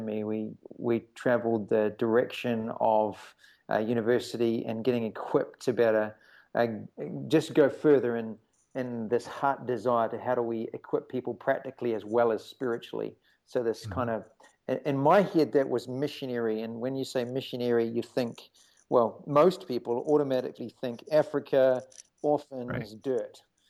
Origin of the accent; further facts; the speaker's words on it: New Zealand; So I'm from New Zealand, so that little island on the bottom of the world